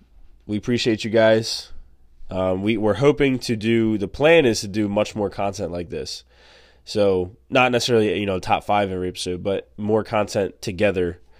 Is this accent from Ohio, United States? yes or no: no; Maine, United States; he is my OG pastor when I was born and raised in Maine.